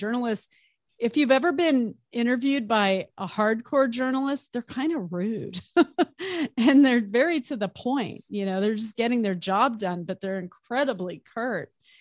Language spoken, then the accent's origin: English; Arizona, United States; But I grew up in Arizona. We've had guns my whole life, so nothing new.